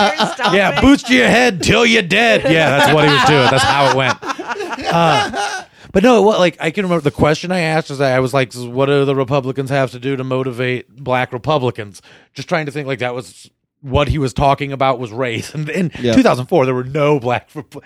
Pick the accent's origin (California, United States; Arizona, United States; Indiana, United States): Indiana, United States; Angola; Yep. Right near Michigan and Ohio, not near any major cities.